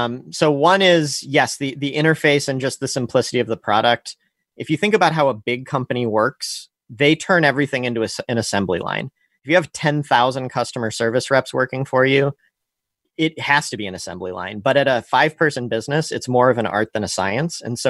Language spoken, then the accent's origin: English; St. Louis, Missouri, United States; moved away as an adult; I'm from St. Louis, but left after college